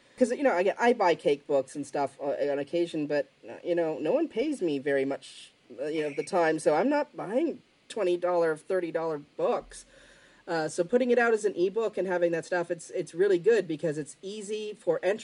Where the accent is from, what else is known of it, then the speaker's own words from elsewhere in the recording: Ontario, Canada; now in England; We have apple trees in our backyard here in England, and I still miss my Macintosh from growing up in Ontario.